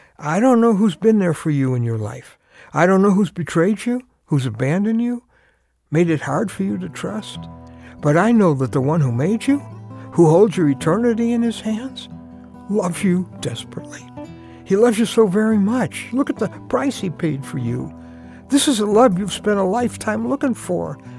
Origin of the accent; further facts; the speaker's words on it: Chicago, Illinois, United States; See, growing up in Chicago, my hero was the second baseman of the Chicago White Sox.